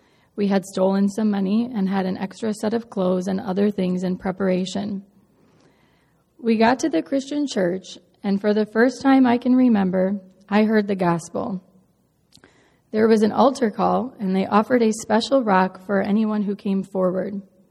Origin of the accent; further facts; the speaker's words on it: Palatine, Illinois, United States; I'm Pedro's wife. I was born and raised in the Palatine area. As a child, I went to the same Catholic school that my mother attended. My parents weren't religious. It was more of a cultural thing.